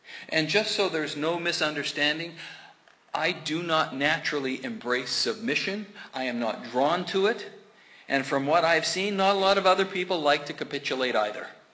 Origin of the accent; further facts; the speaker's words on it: Canada; also born or lived in England; But as a consequence of being English-born and then being raised in Canada